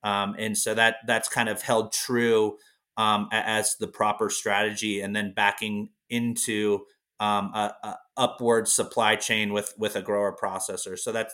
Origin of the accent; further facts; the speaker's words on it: Ohio, United States; now in Colorado, United States; We're both originally from Ohio in the early 2000s.